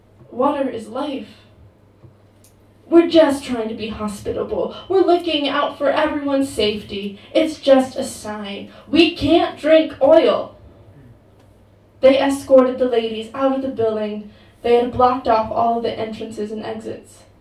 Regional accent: Wyoming, United States; I'm from Wyoming, so hello. Right. Another American here.

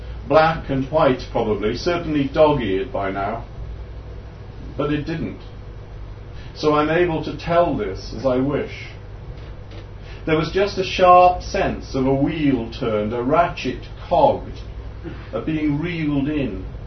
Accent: Barry, Wales, United Kingdom; I grew up in South Wales in Barry, in what I consider to be an Irish Catholic ghetto.

